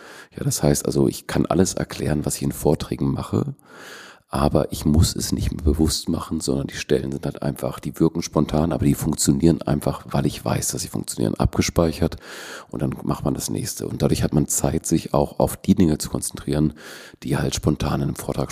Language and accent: German; Germany; born there; Mein Vater ist Spanier, meine Mutter ist Deutsche. Ich bin aber in Deutschland geboren.